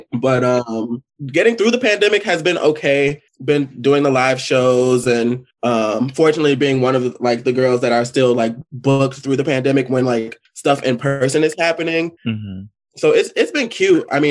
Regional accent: Chicago, Illinois, United States; Yes. Born and raised in Chicago.

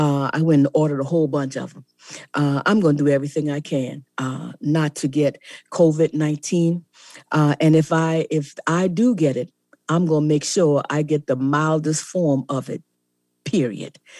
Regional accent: Lincolnville, South Carolina, United States; I come from Lincolnville. And in Lincolnville in the 1800s, when South Carolina had an all-state congressional Congress

